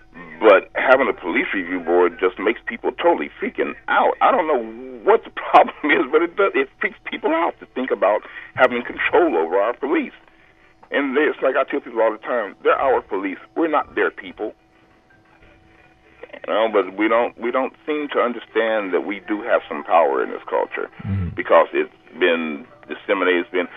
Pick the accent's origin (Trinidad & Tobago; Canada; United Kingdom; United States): United States; Indiana; now in California, United States; I was born and raised in Indiana.